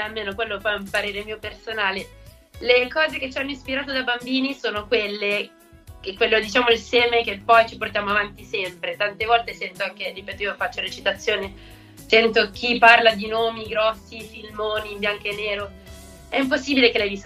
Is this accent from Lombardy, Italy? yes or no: yes; Milan, Lombardy, Italy; also born or lived in London / Vancouver; now in Rome, Italy; Anch'io sono di Milano, adesso vivo a Roma, ma ho vissuto a Londra e Vancouver